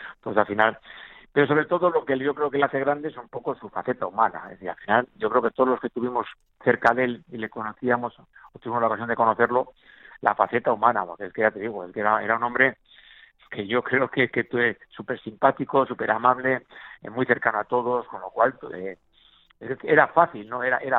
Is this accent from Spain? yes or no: yes; Spain; sobre todo más siendo español